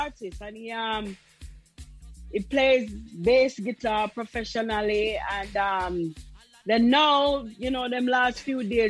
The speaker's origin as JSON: {"language": "English", "town": "Spanish Town", "region": "Saint Catherine", "country": "Jamaica", "tie": "born or raised there", "said": "Well, I'm from Spanish Town, born and bred and grew in Spanish Town."}